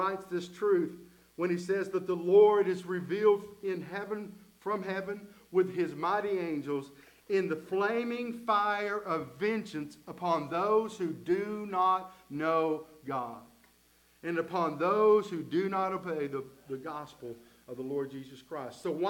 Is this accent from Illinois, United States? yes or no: no; Middle Valley, Tennessee, United States; I was raised up in Middle Valley, up at the top of Colorado Street, where we would have to walk down all the way down to the end of our street to catch the bus.